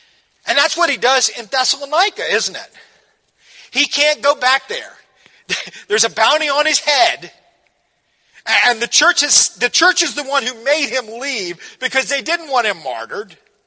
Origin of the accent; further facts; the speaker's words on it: the South, United States; I'm from the South, and people used to just drop by. I don't think you ever dropped by up here, but we did down there.